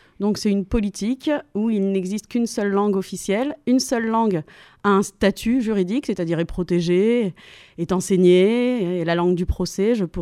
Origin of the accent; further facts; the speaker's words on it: Réunion, France; je suis réunionnaise et je parle moi-même une langue régionale, puisque je parle le créole réunionnais, qui est la langue régionale la plus parlée de France